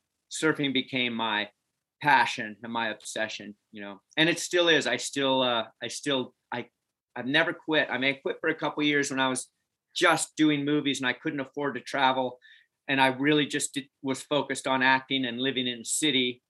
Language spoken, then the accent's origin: English; Carmel, California, United States; born there; I was born in Carmel, California, which is considered Northern California. It's up near San Francisco.